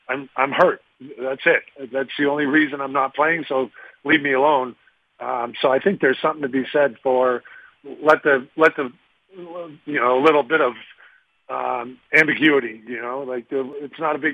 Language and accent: English; Boston, Massachusetts, United States; now in Nashville, United States; Yeah, well, you know, of course, I'm from Boston, so I love my Dunks. And now Nashville has so many locations.